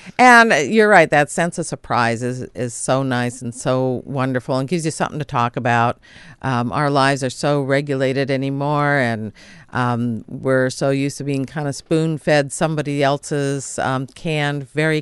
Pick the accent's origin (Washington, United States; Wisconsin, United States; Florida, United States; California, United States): Washington, United States; Seattle; because I come from Seattle, and so I'm